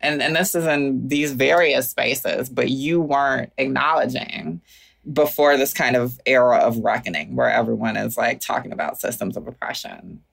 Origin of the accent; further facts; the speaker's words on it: Atlanta, Georgia, United States; moved away as an adult; now in Oakland, United States; My first time living outside of Georgia at 25 years old.